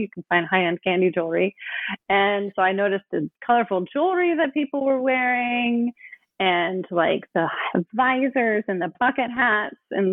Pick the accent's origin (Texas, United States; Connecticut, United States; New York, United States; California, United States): California, United States; Oakland; born or raised there